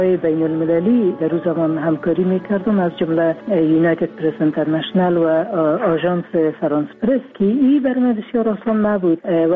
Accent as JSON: {"language": "Persian", "country": "Afghanistan", "said": "در افغانستان ما اول افغان هستیم بعد از مسلمان هستیم."}